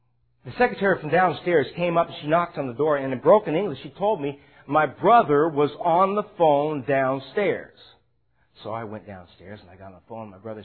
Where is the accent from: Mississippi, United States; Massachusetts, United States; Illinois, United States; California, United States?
California, United States; now in San Antonio, United States; I am not from Texas. From the land of steers and queers, but California. So I don't talk like you guys.